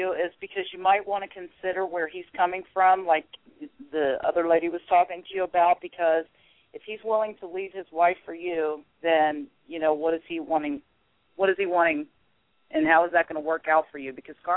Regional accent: Latonia, Kentucky, United States; I'm from Northern Kentucky, Latonia. Hi, neighbor.

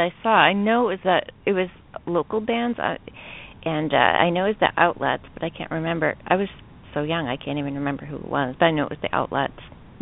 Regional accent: Massachusetts, United States; I grew up in the Boston area, and I've always had an affinity to local music.

